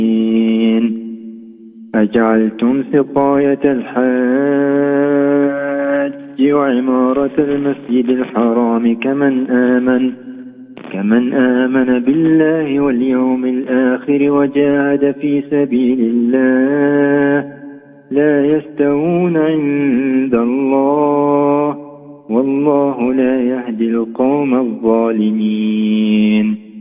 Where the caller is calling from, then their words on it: Dammam, Eastern Province, Saudi Arabia; من مدينة الدمام